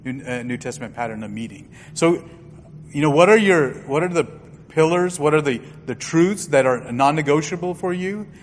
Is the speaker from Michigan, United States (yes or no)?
yes; Detroit, Michigan, United States; born there; you know, I was born in Detroit. You know, I don't know how to read or write Malayalam, but I can understand Malayalam because of my parents.